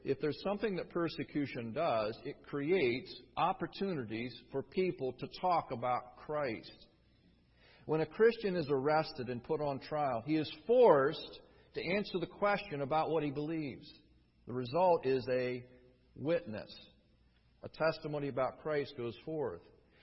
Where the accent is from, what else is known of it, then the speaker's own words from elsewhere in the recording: England, United Kingdom; I'm an extrovert, he's an introvert. I'm from England, he's from Oklahoma.